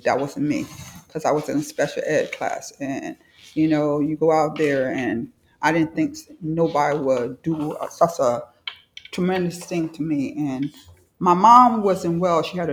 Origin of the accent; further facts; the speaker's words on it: New York, United States; I came from New York, and I was going through some things with family, children.